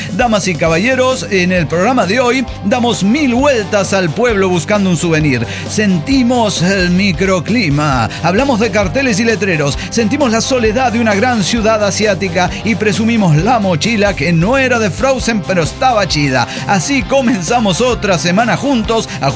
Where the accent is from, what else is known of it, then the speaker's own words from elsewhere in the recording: Hermosillo, Sonora, Mexico; Yo, siendo mexicana, me parecía súper gracioso adquirir un souvenir